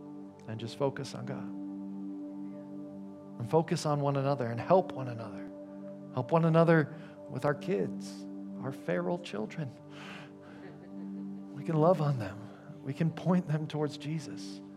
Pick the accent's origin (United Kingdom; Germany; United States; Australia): United States; Texas; I always liked that one, just growing up in Texas, riding horses